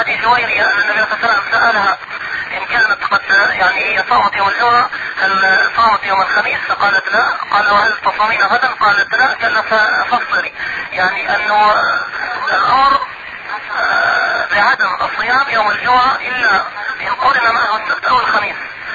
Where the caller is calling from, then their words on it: Mecca, Makkah Province, Saudi Arabia; الشيخ انا بنكلمك يعني من مكه